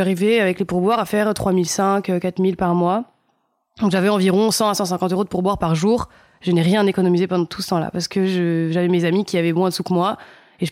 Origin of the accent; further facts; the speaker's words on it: Nice, Provence-Alpes-Côte d'Azur, France; J'ai grandi à Nice.